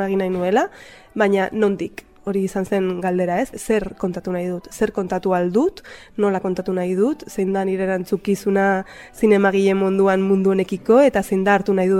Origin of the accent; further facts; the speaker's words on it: Lakabe, Navarre, Spain; born there; Ni Lakaben jaio nintzen, Lakabe bada herri okupatu bat, Nafarroako ipar hegoaldean dagoena